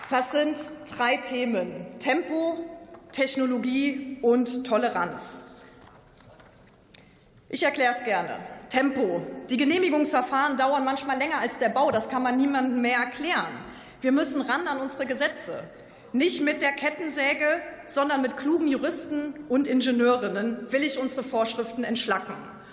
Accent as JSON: {"language": "German", "town": "Konz", "region": "Rhineland-Palatinate", "country": "Germany", "tie": "born or raised there", "said": "weil mein Vater hat in meiner Heimat Konz früher in einer Fabrik an Baggern geschraubt."}